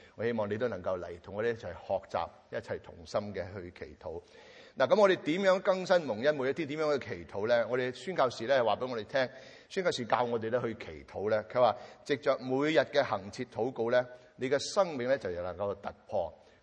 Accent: China; 我们中国人都这么讲的嘛

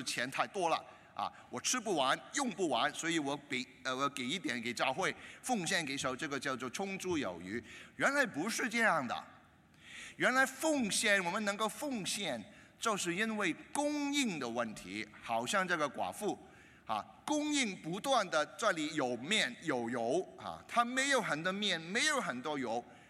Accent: Hong Kong; 节约供水啊，我们广东我们香港人摘水啊

